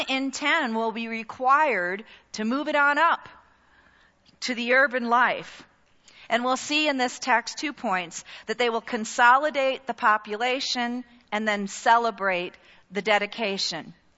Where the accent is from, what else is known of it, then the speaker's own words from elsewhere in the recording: California, United States; I was raised in California.